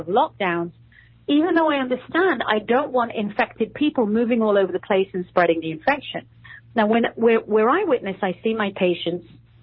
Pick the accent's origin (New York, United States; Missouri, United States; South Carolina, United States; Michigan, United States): New York, United States; which I find most egregious of all as a New Yorker, New York has always been my home in the United States